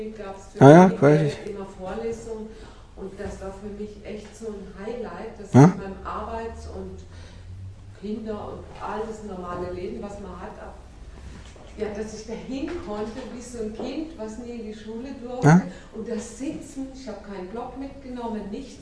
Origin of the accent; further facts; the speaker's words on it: Freiburg, Baden-Württemberg, Germany; ich komme aus Freiburg